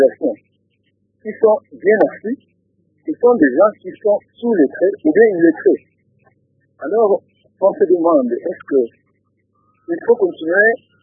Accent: Bukavu, South Kivu, DR Congo; Chez nous, à Bukavu, les gens étudient.

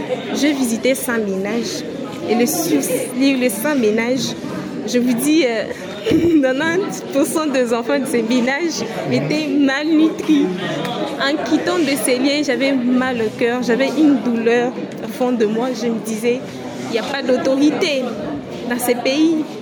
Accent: Kasaï, DR Congo; Je suis du Kasaï. Alors, je vis dans une région où il y a plus d'enfants malnutris

